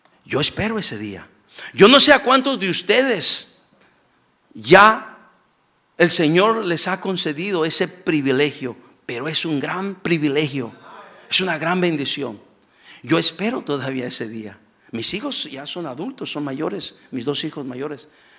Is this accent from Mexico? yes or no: yes; Mexico; venimos de allá de México, donde se nos enseñó es que la educación es gratuita.